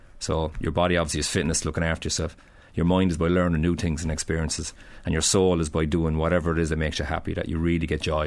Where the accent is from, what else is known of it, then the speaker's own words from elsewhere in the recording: Ireland; Yeah, I think as Irish people, we have a natural affinity with like everybody, really.